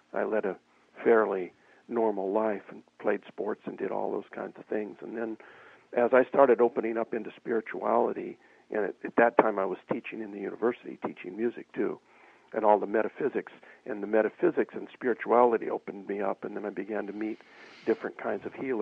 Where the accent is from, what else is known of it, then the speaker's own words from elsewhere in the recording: Las Vegas, Nevada, United States; born there; now in Santa Cruz, United States; Well, I was born in Las Vegas.